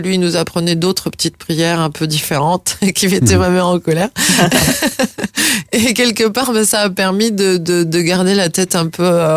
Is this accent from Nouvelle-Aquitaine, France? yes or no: yes; Châtellerault, Nouvelle-Aquitaine, France; born there; Je suis née dans la Vienne, à Châtellerault. Alors, c'est centre-ouest de la France.